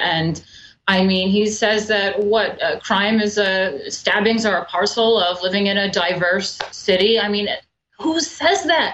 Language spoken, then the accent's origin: English; New York, United States; You know, I'm from New York, so London and New York have this parallel.